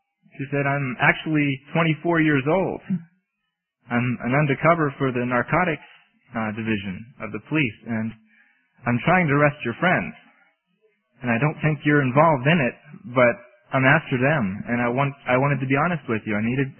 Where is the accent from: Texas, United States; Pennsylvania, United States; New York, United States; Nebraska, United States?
Pennsylvania, United States; also born or lived in Biloxi; I was originally from Pennsylvania, moved back up to Pennsylvania from Biloxi